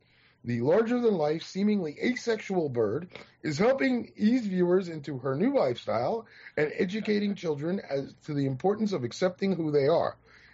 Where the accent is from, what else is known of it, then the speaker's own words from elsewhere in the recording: New Jersey, United States; Where I come from, that's called bullshit. Yeah, I mean, because I'm from Jersey. Jersey, we call bullshit, bullshit.